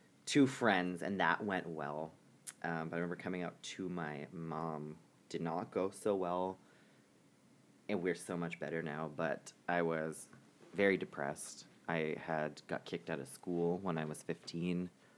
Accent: Winnipeg, Manitoba, Canada; Because I'm from all over, but I'll say I'm from Winnipeg.

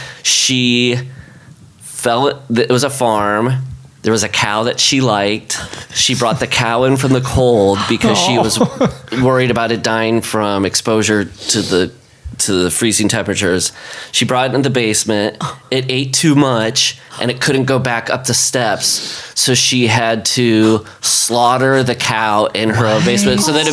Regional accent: Iowa, United States; I grew up in Iowa, and there was the Johnny Gosch kidnappings from Des Moines.

